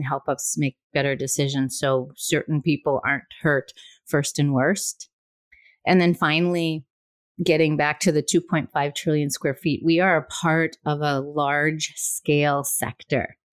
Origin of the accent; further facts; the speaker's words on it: Minnesota, United States; and yeah, I'm biased, I'm from Minnesota, but I know the people here.